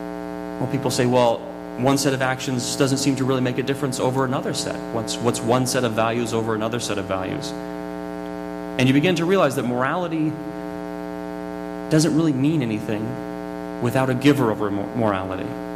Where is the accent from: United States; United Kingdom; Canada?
United Kingdom; Scotland; I'm a Scotsman.